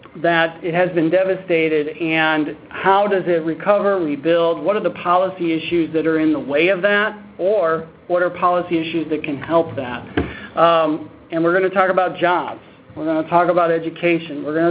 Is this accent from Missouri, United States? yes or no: yes; St. Ann, Missouri, United States; I'm from St. Ann, Missouri, which is 2 miles from Ferguson. I grew up there. I was born and raised there. This is our home.